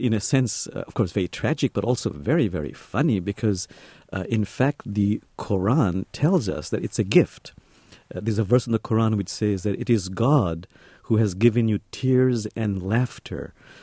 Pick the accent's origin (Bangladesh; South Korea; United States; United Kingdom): Bangladesh; I'm from Bangladesh, as you had mentioned